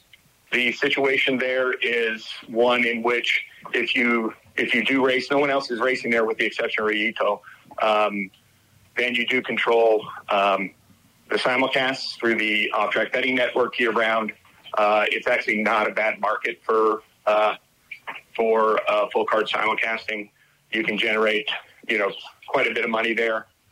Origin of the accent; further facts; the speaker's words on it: Phoenix, Arizona, United States; cards on the table, I am from Phoenix. Turf Paradise was my home track.